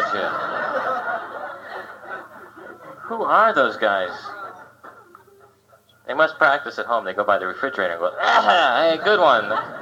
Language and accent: English; Los Angeles, California, United States; I'm from Los Angeles, and I wasn't able to breathe for a second until you blew that in my face, and now I feel at home.